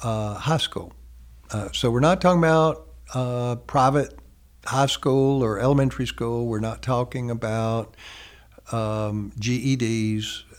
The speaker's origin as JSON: {"language": "English", "town": "Kannapolis", "region": "North Carolina", "country": "United States", "tie": "born or raised there", "said": "he came to my hometown of Kannapolis."}